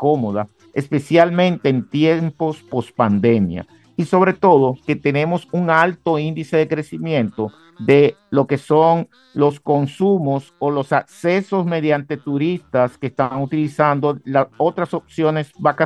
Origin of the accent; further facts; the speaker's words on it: Dominican Republic; cosa que como dominicanos y empresarios sabemos y vemos en el día a día.